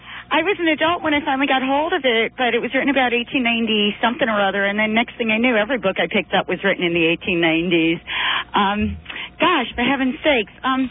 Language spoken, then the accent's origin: English; Bronx, New York, United States; I slip into a southern twang, and I'm from the Bronx anyway